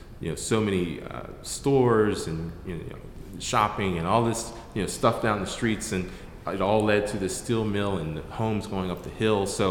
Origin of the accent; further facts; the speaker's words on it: Braddock, Pennsylvania, United States; Well, I'm born and raised in Braddock, or I was born and raised in Braddock.